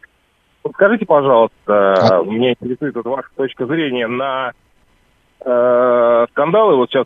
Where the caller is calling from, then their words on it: Moscow, Russia; Из Москвы.